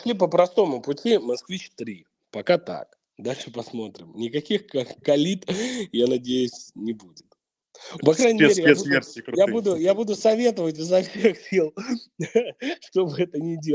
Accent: Moscow, Russia; я москвич, вот я родился здесь, я всю жизнь прожил здесь, и я люблю свой город.

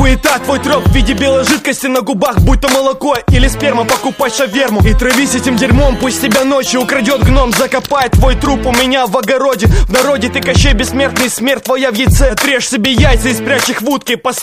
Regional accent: Simferopol, Crimea, Ukraine; Я из Симферополя, а значит всем будет жопа

